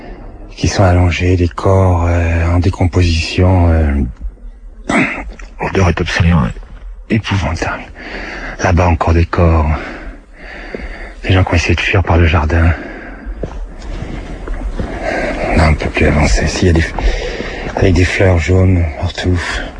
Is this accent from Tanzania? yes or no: yes; Tanzania; Je viens de la Tanzanie.